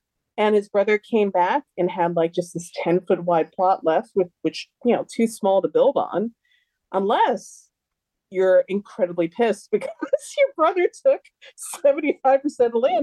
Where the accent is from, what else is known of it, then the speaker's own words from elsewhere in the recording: United States; now in Sweden; it allowed me to sort of use my own experiences as an American coming to Sweden.